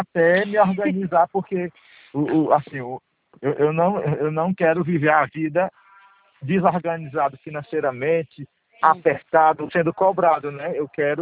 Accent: Acaraú, Ceará, Brazil; Eu sou aqui do Acaraú, né?

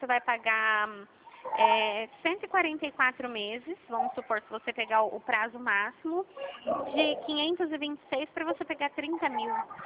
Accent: São Paulo, Brazil; E o meu DDD é 18 porque eu sou daqui de São Paulo, eu não sou daí do Rio

